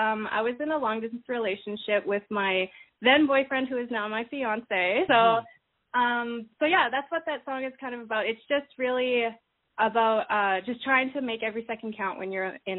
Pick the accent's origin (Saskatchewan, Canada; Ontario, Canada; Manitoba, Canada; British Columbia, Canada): Saskatchewan, Canada; Saskatoon; Oh, so I'm from Saskatoon, Saskatchewan. I was born and raised here.